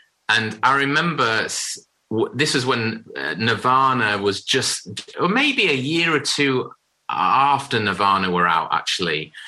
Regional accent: Harrogate, Yorkshire and the Humber, United Kingdom; So originally I grew up in Harrogate in Yorkshire.

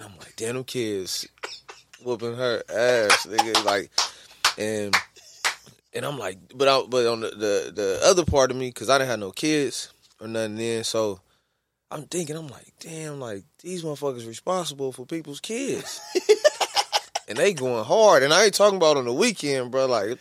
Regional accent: Inglewood, California, United States; We don't claim L.A. I'm from Inglewood.

